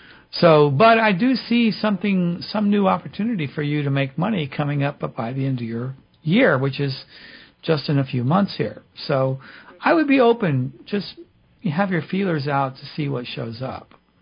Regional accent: the South, United States; It's okay if I do this, because I grew up in the South.

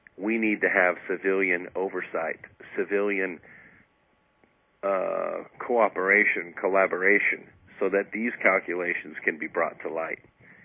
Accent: Scotland, United Kingdom; Scots, I'm a Scot myself

